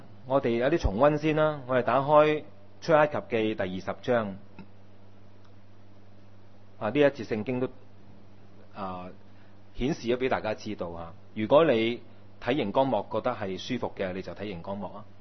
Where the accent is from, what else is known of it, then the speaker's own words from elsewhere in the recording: China; 我哋中國人咧句説話喎，四個字嘅高深